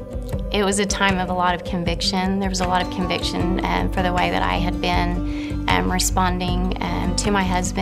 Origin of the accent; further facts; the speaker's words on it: Norman, Oklahoma, United States; I'm from Norman, Oklahoma.